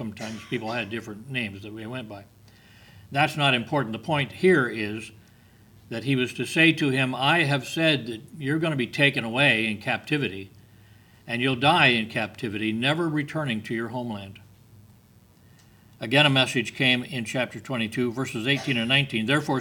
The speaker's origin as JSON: {"language": "English", "country": "United States", "said": "I take this to mean that as an American, I have a right to speak my mind concerning political matters."}